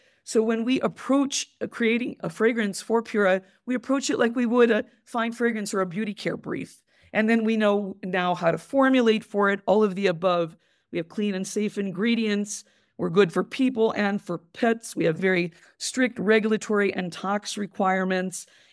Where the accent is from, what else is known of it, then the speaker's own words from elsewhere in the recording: New York, United States; I'm a New Yorker, and I worked 25 years at IFF in fine fragrance